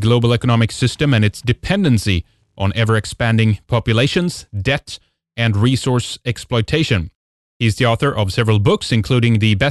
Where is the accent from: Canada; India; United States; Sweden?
Sweden; I'm from Sweden